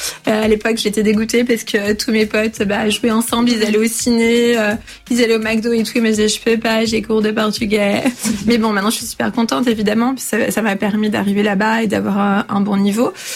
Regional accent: Paris, Île-de-France, France; Donc je suis née à Paris et très tôt, j'ai été plongée dans le monde de la littérature

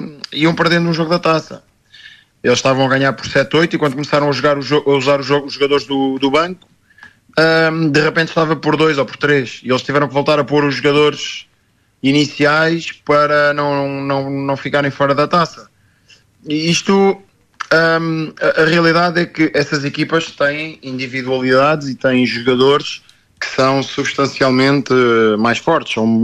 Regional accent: Portugal; E eu, como típico português, não é?

